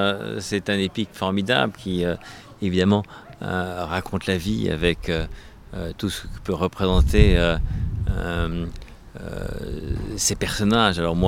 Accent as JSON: {"language": "French", "region": "Normandy", "country": "France", "tie": "born or raised there", "said": "j'ai été élevé aussi en Normandie, dans un potager, dans des fermes, à la laiterie, dans une scierie, dans les bois"}